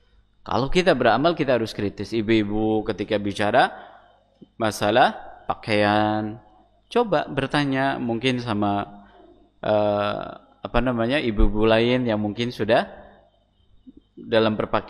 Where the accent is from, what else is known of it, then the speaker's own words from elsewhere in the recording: Java, Indonesia; budaya kita sebagai orang Jawa dan seterusnya